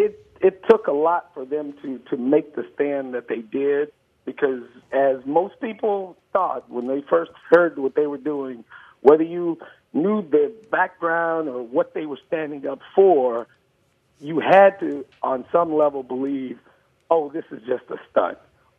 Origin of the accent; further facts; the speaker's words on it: Texas, United States; And that's because, like I said, I'm from Texas.